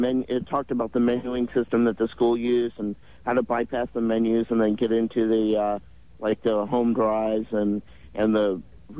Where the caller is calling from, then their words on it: St. Louis, Missouri, United States; Calling from St. Louis.